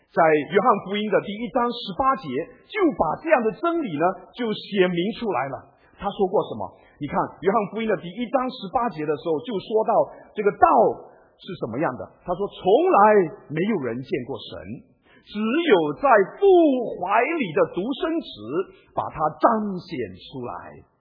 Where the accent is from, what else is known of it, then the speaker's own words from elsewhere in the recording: China; 我们中国人也在寻找道